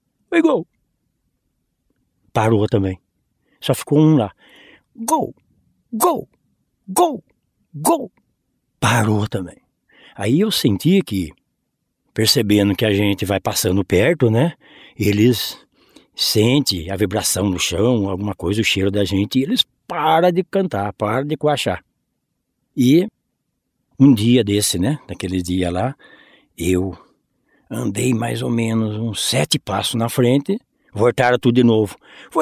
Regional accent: São Luís do Paraitinga, São Paulo, Brazil; born there; Então eu nasci lá em São Luís do Paraitinga, né? E eu tenho um sítio a 7 quilômetros lá.

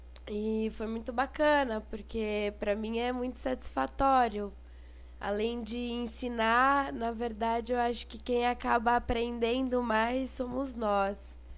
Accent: Ilhabela, São Paulo, Brazil; Eu sou de Ilhabela. Eu fiquei esse ano 6 meses no Pará, na região do Tapajós, perto de Santarém, numa aldeia chamada Alter do Chão.

